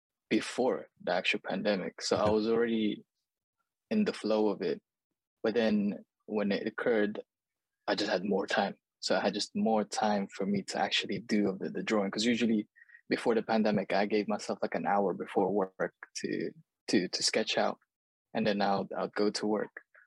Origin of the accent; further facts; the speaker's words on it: Manila, Metro Manila, Philippines; now in United Kingdom; So I grew up in Manila. So like the capital city of the Philippines. But to be fair, I barely remember much of my childhood then, because obviously I've been in the UK for like 20 years, almost 20 years or so.